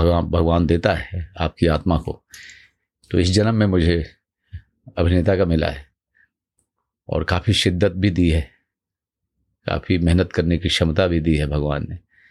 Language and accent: Hindi; Bihar, India; born there; मैं गांव में पैदा हुआ था। मेरे पिताजी किसान थे, 6 भाई बहन हम लोग।